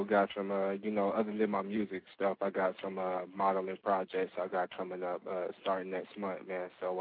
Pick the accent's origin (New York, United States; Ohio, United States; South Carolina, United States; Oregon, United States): Ohio, United States; Dayton; now in California, United States; I just moved out here to Cali, but, you know, I'm from Dayton, Ohio, still repping Dayton to the fullest, man.